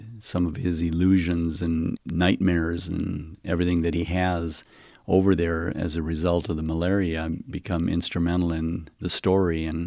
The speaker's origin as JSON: {"language": "English", "country": "Bolivia", "tie": "born or raised there", "second_language": "English", "lives_now": "United States", "said": "I was a person that was never born and raised here. I was born and raised down in Bolivia, South America."}